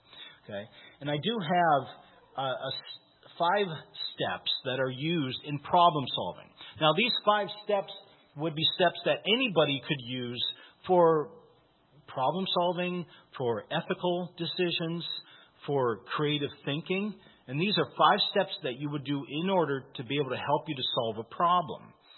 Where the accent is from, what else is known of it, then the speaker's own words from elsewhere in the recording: Iowa, United States; I had friends where I grew up in Bent North, Iowa